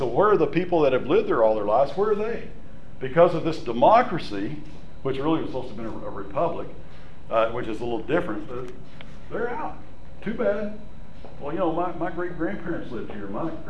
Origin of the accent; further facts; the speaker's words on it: Texas, United States; The little town I grew up in Texas, there are about 3,000 people. The whole county, there's about 5,000 people.